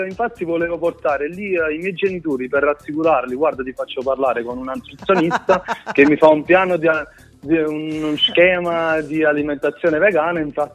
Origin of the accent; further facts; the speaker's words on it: Naples, Campania, Italy; Di Napoli, la provincia di Napoli.